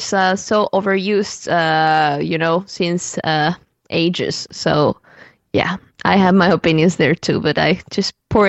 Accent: Chile; But on the personal side, I grew up in Chile.

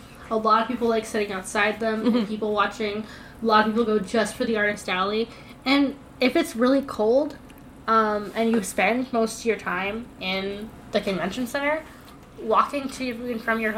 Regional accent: Canada; We're Canadian, and can you tell?

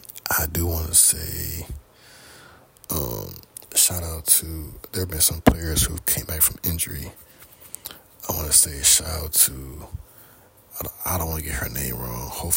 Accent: Washington, District of Columbia, United States; Another player from the Washington Mystics, my hometown team, the Mystics

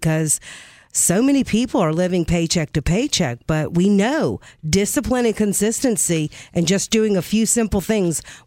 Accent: North Carolina, United States; Oh, yeah. I grew up in North Carolina.

